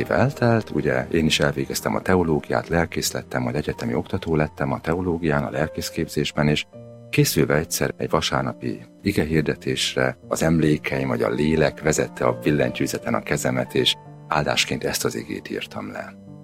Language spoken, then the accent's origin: Hungarian; Szabolcs-Szatmár-Bereg, Hungary; Egy kis nyírségi parókián nőttünk fel, hol édesapám volt a lelkész